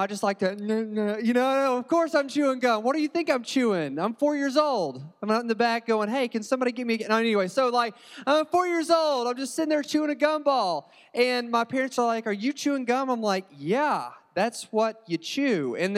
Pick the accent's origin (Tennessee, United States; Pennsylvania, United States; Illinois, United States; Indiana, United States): Tennessee, United States; Morristown; Now, I'm from Morristown, okay? I grew up like 60 seconds from here.